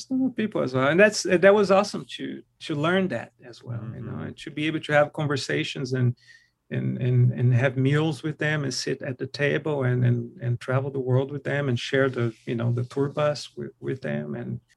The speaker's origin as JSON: {"language": "English", "region": "West Coast", "country": "United States", "said": "I want to have to say West, because I'm from the West Coast."}